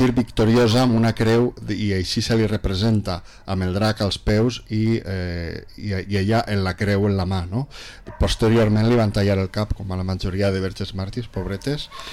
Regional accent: Vila-real, Valencian Community, Spain; born there; jo sempre dic que jo vaig néixer a Vila Real, però me van dur a Castelló.

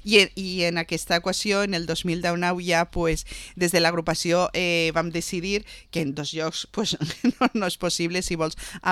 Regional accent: Vila-real, Valencian Community, Spain; jo soc molt envaisadora de Vila-real

